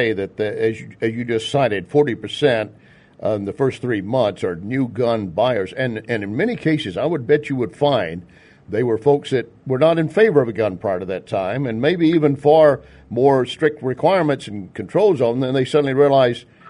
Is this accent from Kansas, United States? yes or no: no; Texas, United States; born there; I said, I was born in Texas.